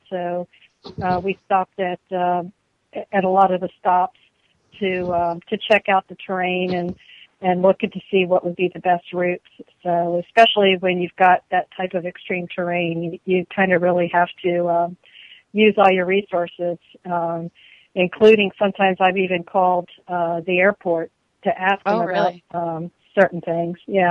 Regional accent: Frederick, Maryland, United States; Well, 2017, it's going to, the start will be at my hometown in Frederick.

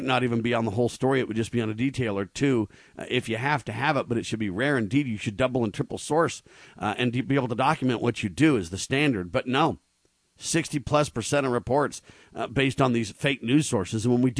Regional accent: California, United States; I grew up in Southern California, man.

